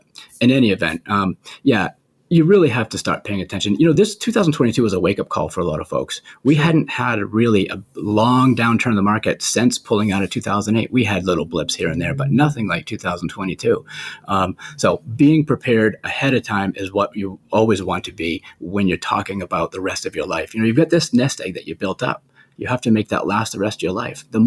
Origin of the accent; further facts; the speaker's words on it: Biddeford, Maine, United States; now in Scarborough, United States; But also I'm from the area. I grew up in Biddeford. I went away to college in New Hampshire and now I'm living in Scarborough and my office is in Saco. So I never really left this area.